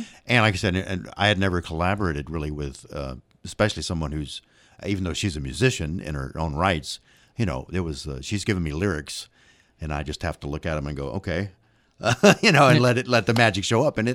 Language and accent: English; Round Rock, Texas, United States; I was born in Luling, but yes, I got here at 18 months to Round Rockian.